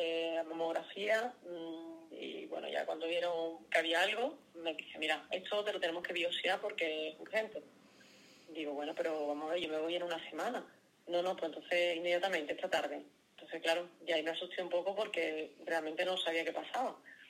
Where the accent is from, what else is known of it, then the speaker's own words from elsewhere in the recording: Cádiz, Andalusia, Spain; Yo soy de Cádiz, y en este caso me derivaron a Sevilla